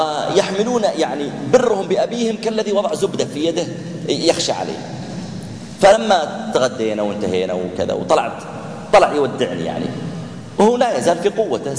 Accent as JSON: {"language": "Arabic", "region": "Asir", "country": "Saudi Arabia", "said": "كان عندي محاضرة في منطقة في الجنوب عندنا في أبها،"}